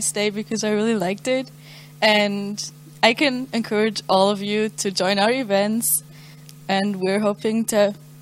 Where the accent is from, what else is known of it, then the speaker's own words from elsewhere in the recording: Germany; English is a second language; moved away as an adult; I'm from Germany and I'm an Erasmus student as you. I've already been here one semester and I extended my stay because I really liked it.